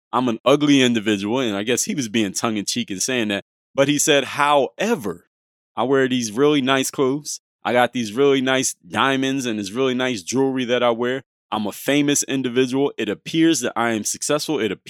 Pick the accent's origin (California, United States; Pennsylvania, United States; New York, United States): Pennsylvania, United States; Philadelphia; played basketball majority of his career for the Philadelphia 76ers, my hometown team.